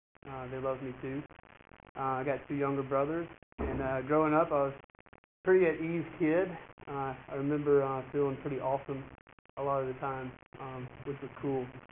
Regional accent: Canton, Georgia, United States; also born or lived in Augusta; I was born in Augusta and moved to Canton, Georgia. I grew up in Canton, Georgia. It's a little small town north of here.

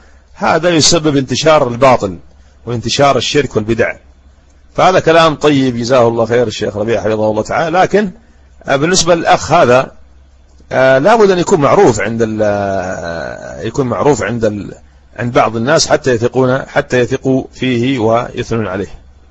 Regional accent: Yemen; حتى عندنا هنا في اليمن

